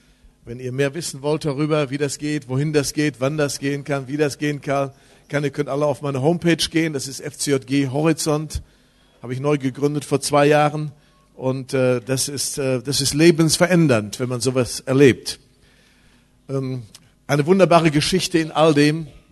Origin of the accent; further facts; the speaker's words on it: Lüdenscheid, North Rhine-Westphalia, Germany; ganz, ganz liebe Grüße aus Deutschland, aus Lüdenscheid, wo ich herkomme. Wenn ich weiß, wo das ist, ist im Sauerland.